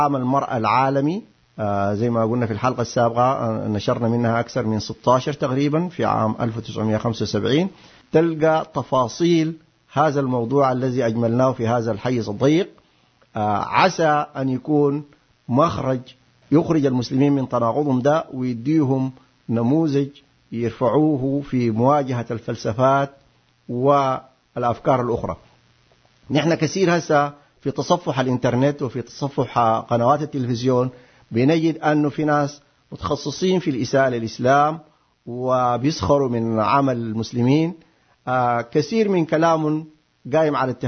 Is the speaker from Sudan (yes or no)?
yes; Sudan; وكما يقال دائما عندنا في السودان